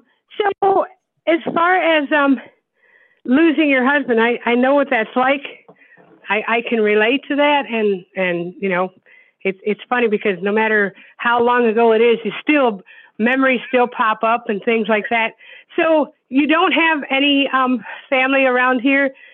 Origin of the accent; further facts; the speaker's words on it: Janesville, Wisconsin, United States; also born or lived in Milwaukee; Now, interestingly enough, I'm actually from Wisconsin. I grew up in Janesville. I was born in Milwaukee, but I grew up in Janesville